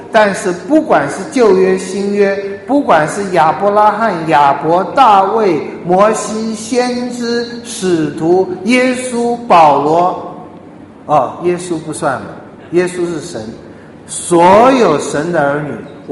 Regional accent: Taiwan; 我们从小受的教育，我不知道大马是怎么样，我们受的在台湾受的教育从小就是

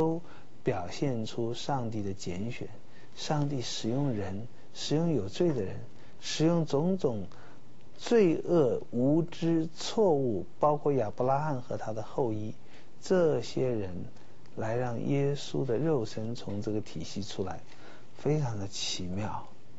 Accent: China; 那这个家谱对我们中国人来讲当然是比较熟悉了，虽然今天人也不是那么看重家谱了哈。

